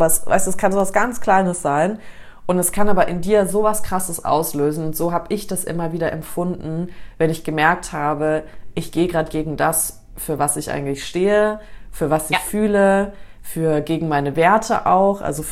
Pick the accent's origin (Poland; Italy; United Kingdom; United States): United States; ich bin ja in Amerika aufgewachsen